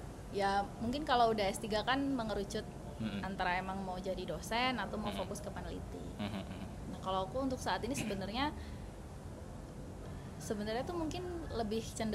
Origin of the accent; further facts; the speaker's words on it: Kediri, East Java, Indonesia; now in Bandung, Indonesia; Saya kalau ditanya asal kotanya dari Kediri. Cuman mungkin udah cukup lama juga di Bandung dari tahun 2012 gitu.